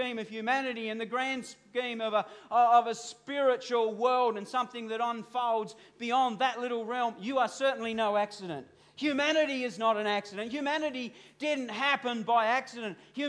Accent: Australia; But for me, no, I'm just an Aussie bloke.

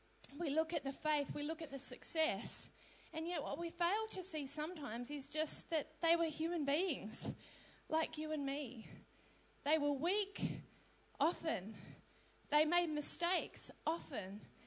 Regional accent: Australia; being an Australian in the past few weeks, I've been sitting back on my couch, patting myself on the back for an almighty sporting nation that we are in the Commonwealth.

